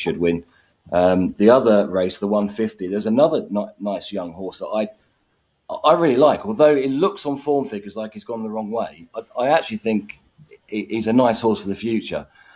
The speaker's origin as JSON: {"language": "English", "region": "Wales", "country": "United Kingdom", "said": "And as I'm from North Wales, I've been there plenty of times."}